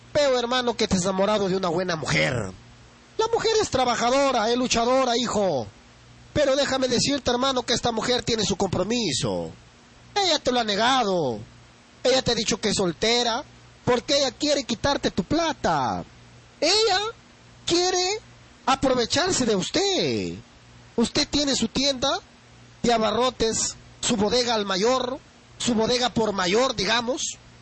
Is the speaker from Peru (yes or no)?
yes; Huancabamba, Piura, Peru; now in Bambamarca, Peru; seguiré trabajando aquí en Bambamarca. Pero si Dios no quiere, quizás me regresaré a mi tierra de Huancabamba a trabajar todos los días.